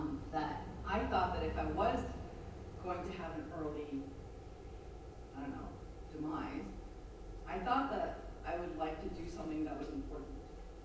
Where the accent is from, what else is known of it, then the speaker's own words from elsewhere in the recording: New York City, New York, United States; I grew up very modestly in Queens, New York.